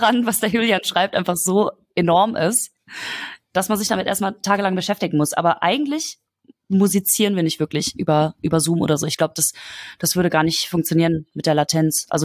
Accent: Düsseldorf, North Rhine-Westphalia, Germany; Ja, ich komme aus Düsseldorf, genau. Ja, gebürtig.

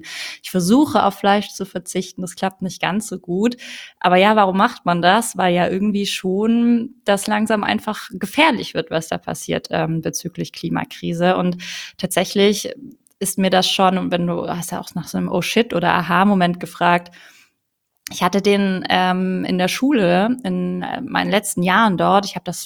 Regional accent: Ulm, Baden-Württemberg, Germany; ich komme aus Ulm, aus einem schwäbischen Haushalt

